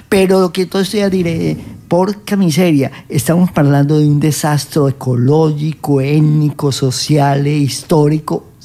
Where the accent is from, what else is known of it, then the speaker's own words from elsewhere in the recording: Colombia; Per dire che che posso permettere l'estinzione di un popolo originario del mio paese